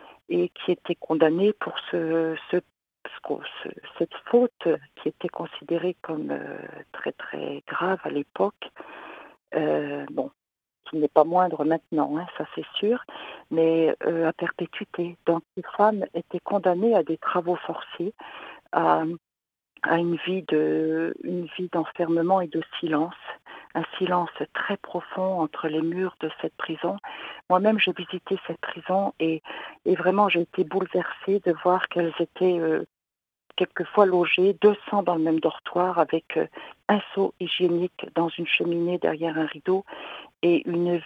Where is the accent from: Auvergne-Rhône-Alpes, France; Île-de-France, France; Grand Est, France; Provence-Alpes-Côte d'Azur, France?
Grand Est, France; now in Colombier, France; Je suis de la Marne d'origine et ben, le Seigneur m'a implantée en Haute-Saône, dans un petit village à Colombier, en Haute-Saône